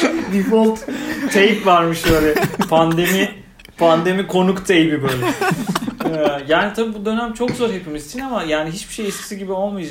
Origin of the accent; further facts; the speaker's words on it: Bakırköy, Istanbul, Turkey; Bakırköy'lüyüz biz.